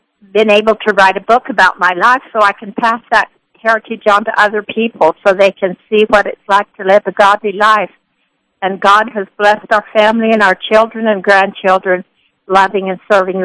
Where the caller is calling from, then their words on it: Boise, Idaho, United States; from Boise, Idaho.